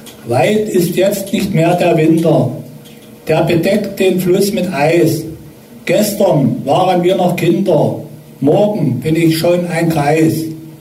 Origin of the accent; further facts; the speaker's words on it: Delitzsch, Saxony, Germany; born there; Ich bin geboren in Delitzsch und wohne auch in Delitzsch. Bin 61 Jahre alt